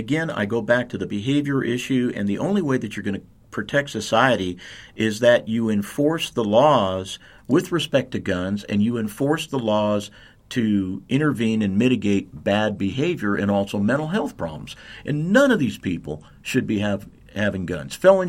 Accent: California, United States; we're originally from Little Salinas, California, which is in northern Monterey County.

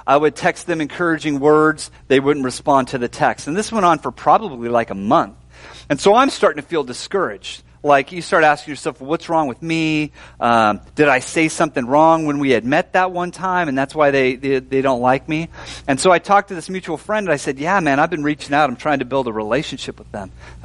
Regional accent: Seattle, Washington, United States; You know, and I loved it because I'm from Seattle. There's a lot of diversity in Seattle and a lot of different things going on.

